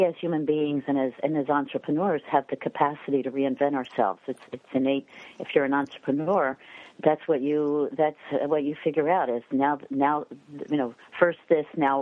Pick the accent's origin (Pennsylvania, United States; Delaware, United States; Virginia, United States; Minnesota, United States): Pennsylvania, United States; also born or lived in Berkeley; I grew up in Pennsylvania, but I consider Berkeley the place where I became a person, a full human. But I lived there for 30 years, and it shaped me.